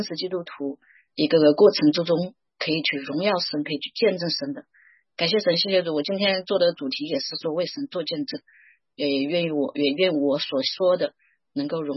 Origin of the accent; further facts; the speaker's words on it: China; 很小我们大陆这边的1分钱2分钱我们都攒在一个存钱罐里面